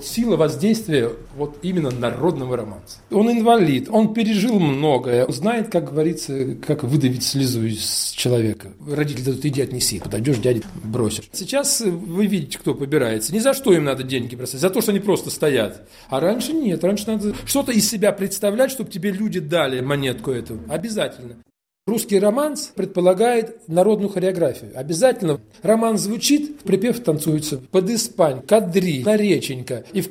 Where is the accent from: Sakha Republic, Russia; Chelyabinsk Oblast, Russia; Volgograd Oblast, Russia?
Volgograd Oblast, Russia; Uryupinsk; born or raised there